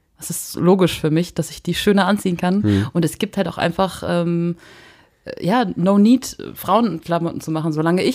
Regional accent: Saxony-Anhalt, Germany; ich komme aus Sachsen-Anhalt. Das ist Heimat auch für mich so ein bisschen.

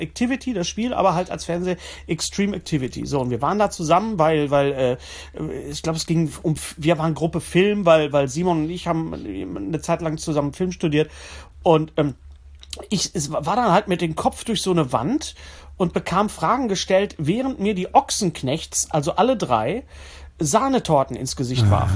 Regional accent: Bavaria, Germany; wir kommen aus dem Allgäu, wie man hört, nicht?

